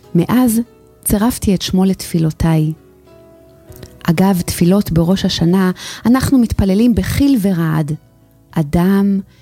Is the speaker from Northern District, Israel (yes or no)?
no; Bnei Brak, Tel Aviv District, Israel; אני דוסית מבני ברק.